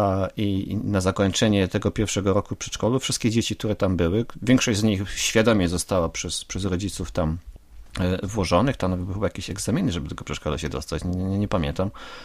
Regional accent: Silesian Voivodeship, Poland; jestem Ślązakiem i mówię po śląsku

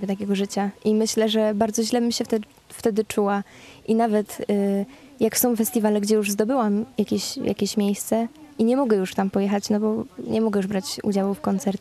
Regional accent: Krupski Młyn, Silesian Voivodeship, Poland; Pochodzę z Krupskiego Młyna.

